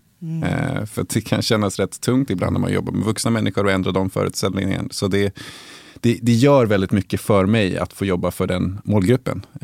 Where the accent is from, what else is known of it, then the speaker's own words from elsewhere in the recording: Uppsala, Uppsala County, Sweden; så jag är uppvuxen i Uppsala i ett område och var den enda som var från det området i Uppsala